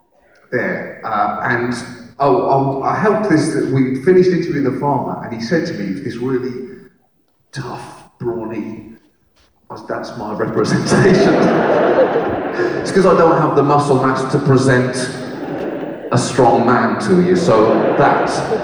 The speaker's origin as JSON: {"language": "English", "country": "United Kingdom", "said": "It's hard as a British person to travel anywhere on Earth that isn't Britain."}